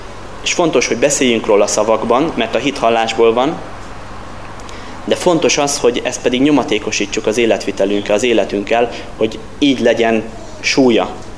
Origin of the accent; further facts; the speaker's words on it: Szeged, Csongrád-Csanád, Hungary; mert mi Alföldről jövünk, Szegedről, hát nekünk ez minden izgalmas, ami nem egyenes